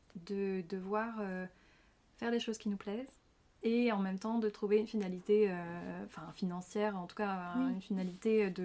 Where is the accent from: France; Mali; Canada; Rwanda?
France; Lyon, Auvergne-Rhône-Alpes; also born or lived in Paris; Parce que je suis lyonnaise